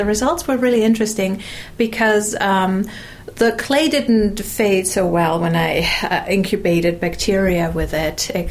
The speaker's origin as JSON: {"language": "English", "region": "southern Germany", "country": "Germany", "tie": "born or raised there", "said": "I grew up in southern Germany. There is the Black Forest and then the Vosges Mountains on the French side."}